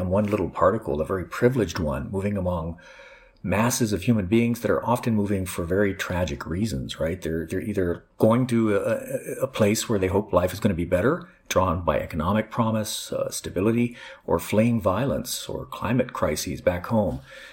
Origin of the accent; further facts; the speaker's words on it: United States; my political identity as American